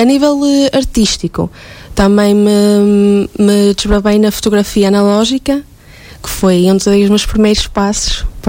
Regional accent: Grijó, Norte, Portugal; Sou de Grijó, estudei em Lamas em Artes

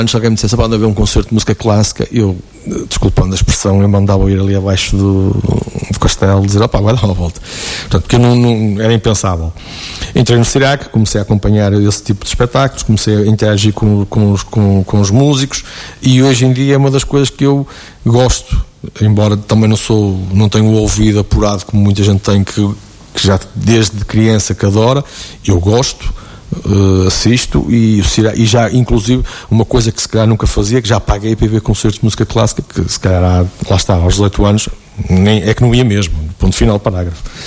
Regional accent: Paços de Brandão, Aveiro, Portugal; also born or lived in Santa Maria de Lamas; now in São João de Ver, Portugal; eu sou natural de Santa Maria de Lamas, e agora estou residindo em São João de Beira. Mas a minha vida toda foi feita em Passos Brandão.

